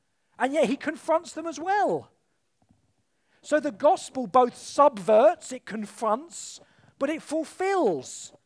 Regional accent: United Kingdom; Now, how can I say anything, well, one as a Brit talking about Europe with our situation in terms of our relationship with Europe

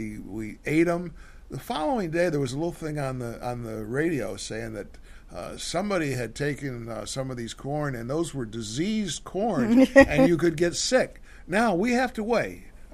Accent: Ithaca, New York, United States; And I remember, I grew up in Ithaca, Maryland, and I remember we went up to where they were at the University of at Cornell.

